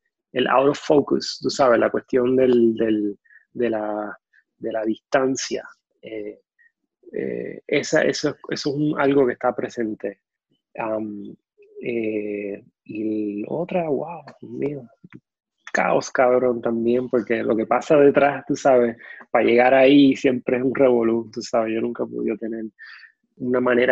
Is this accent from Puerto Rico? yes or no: yes; Isabela, Puerto Rico; mi niñez en Isabela. Yo soy Isabela